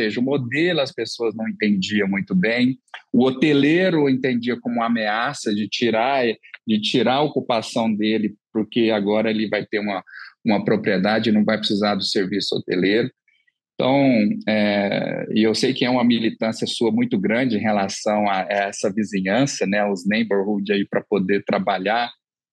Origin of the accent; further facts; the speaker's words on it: Goiânia, Goiás, Brazil; Eu sou de Goiânia também.